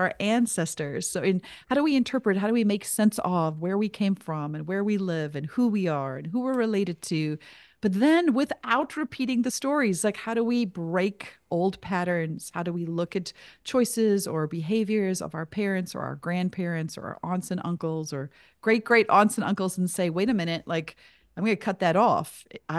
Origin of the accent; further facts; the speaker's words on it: South Africa; as a white kid growing up in South Africa.